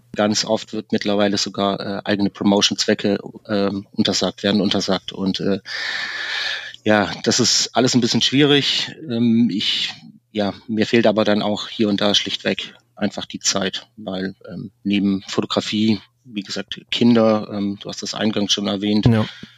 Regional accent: Baden-Württemberg, Germany; now in Hamburg, Germany; 46, gebürtiger Schwabe, über Umwege in Hamburg gelandet

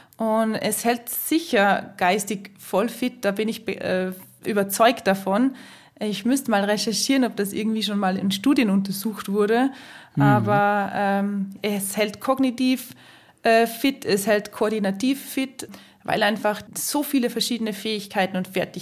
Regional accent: Salzburg, Austria; Und ansonsten liebe ich auch das Tennengebirge. Das ist so meine Heimatberge, wo ich aufgewachsen bin.

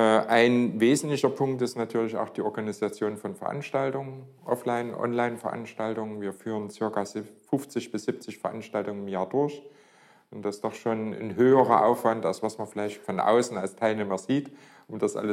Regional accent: Leipzig, Saxony, Germany; born there; Bin gebürtiger Leipziger und ja, seit 1990 selbstständig

